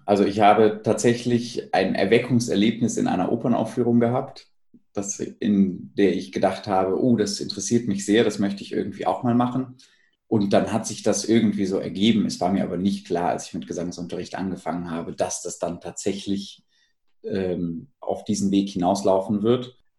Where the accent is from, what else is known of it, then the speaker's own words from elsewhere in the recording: Bonn, North Rhine-Westphalia, Germany; dass es in Bonn, wo ich aufgewachsen bin, eine ganz tolle Jugendförderung gab zu meiner Zeit